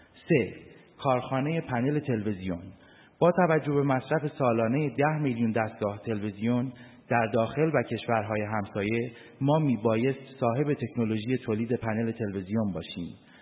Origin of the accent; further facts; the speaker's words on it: Iran; also born or lived in England; 10 سال پیش تصمیم گرفتم از انگلستان به وطنم بازگردم و با احداث واحد تولیدی کلبر خدمتگزار مردم شریف ایران باشم.